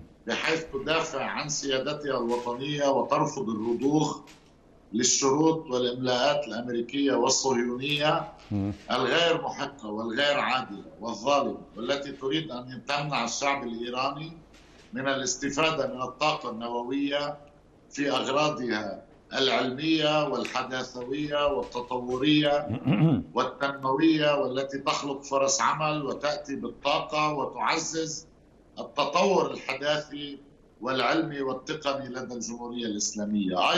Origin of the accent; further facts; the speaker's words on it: Lebanon; يعني بطبيعة الحال نحن كإعلاميين لبنانيين وصحفيين عرب